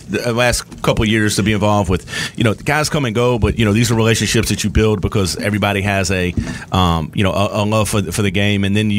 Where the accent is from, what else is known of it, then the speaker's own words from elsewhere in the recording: Tennessee, United States; I grew up in Midtown playing for Evergreen and Idlewild and ended up playing at Central, you know what I mean?